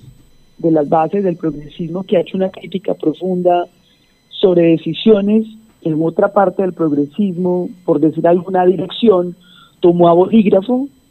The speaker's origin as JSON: {"language": "Spanish", "town": "Medellín", "region": "Antioquia", "country": "Colombia", "tie": "born or raised there", "lives_now": "Bogotá, Colombia", "said": "yo soy oriunda de Medellín, pero vivo hace más de 15 años en Bogotá y mi origen familiar es caribeño."}